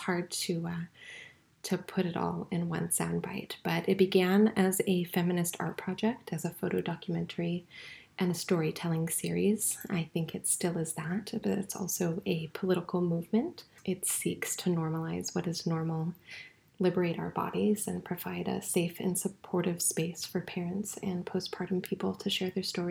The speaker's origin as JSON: {"language": "English", "town": "Chicago", "region": "Illinois", "country": "United States", "said": "So we're from Chicago. That's home to us."}